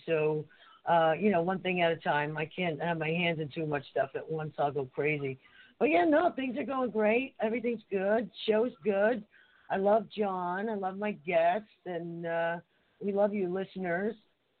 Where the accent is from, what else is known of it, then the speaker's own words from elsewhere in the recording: Harrison, New Jersey, United States; a few people want to use it as a town motto or school motto where I grew up in Harrison, New Jersey.